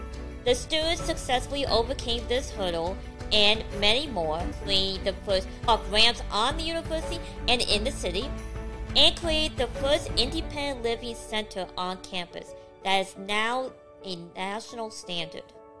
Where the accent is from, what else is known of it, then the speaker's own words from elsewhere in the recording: Washington, District of Columbia, United States; later got to see her in person when Together International was celebrating the 10th anniversary in DC, my hometown.